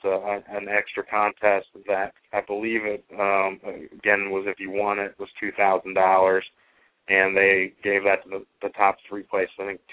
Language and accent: English; Missouri, United States; also born or lived in Kansas City; now in Washington, United States; We're from Missouri originally. Before I moved to D.C., I lived in Kansas City